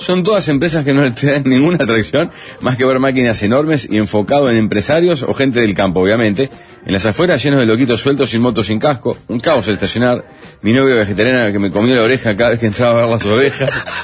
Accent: Uruguay; como todo uruguayo

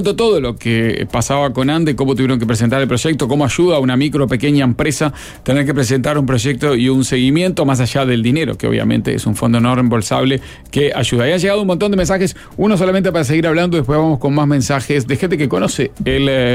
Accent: Montevideo, Uruguay; No, es del todo, somos los montevideanos, somos del todo.

